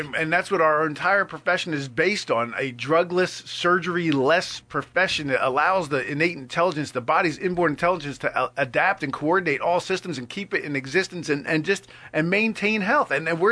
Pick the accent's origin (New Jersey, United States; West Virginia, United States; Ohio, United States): New Jersey, United States; People, well, we grew up on in Jersey. We grew up, we called them circles.